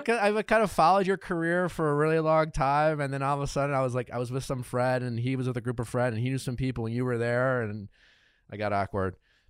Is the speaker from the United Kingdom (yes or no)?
no; Wisconsin, United States; now in Los Angeles, United States; I grew up in Wisconsin, so I know the feeling of like hating, like enduring 6 months or 5 months or whatever it is of cold